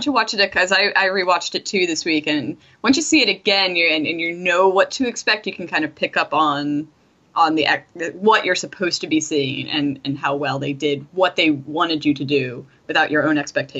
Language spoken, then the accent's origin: English; Philadelphia, Pennsylvania, United States; And the references to Philly... A little bit harsh on my hometown